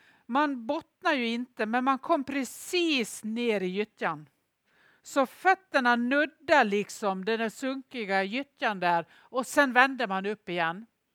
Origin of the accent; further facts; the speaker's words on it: Nås, Dalarna County, Sweden; Bysjön är min barndoms badsjö i Nås